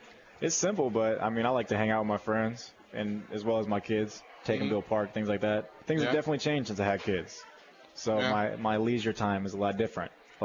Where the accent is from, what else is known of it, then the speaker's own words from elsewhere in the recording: California, United States; I mean I've never been here because I'm from California.